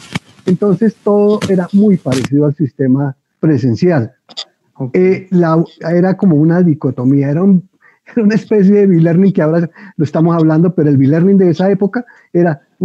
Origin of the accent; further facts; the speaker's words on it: Bogotá, Colombia; Yo soy de Bogotá, criado de Bogotá. Mis padres son santanderianos.